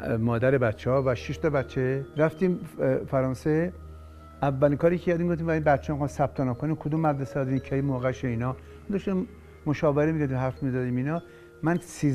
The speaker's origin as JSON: {"language": "Persian", "country": "Iran", "said": "من ایرانی هستم، من سرکزن هستم"}